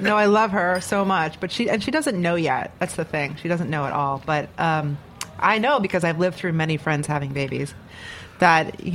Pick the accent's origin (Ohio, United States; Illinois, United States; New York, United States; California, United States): Illinois, United States; Chicago; I've tried L.A. and Seattle and Portland, Oregon, and I'm from Chicago